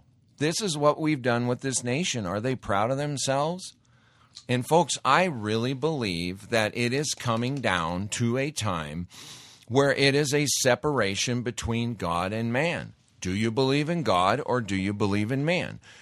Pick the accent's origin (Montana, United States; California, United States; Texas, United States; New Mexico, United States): Montana, United States; I grew up in Montana. I've got maybe some old school conservative beliefs where a man takes responsibility for himself